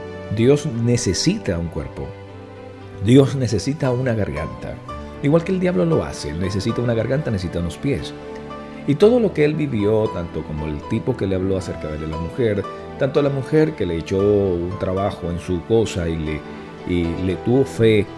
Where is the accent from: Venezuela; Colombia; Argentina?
Venezuela; now in Cuba; Lo que pasa es que soy venezolano, pero yo no tengo aquí... roce con venezolanos absoluto. Yo no tengo nada, bueno, solamente mi esposa cubana, la suegra, todo el mundo es cubano aquí. Aquí yo estoy en Cuba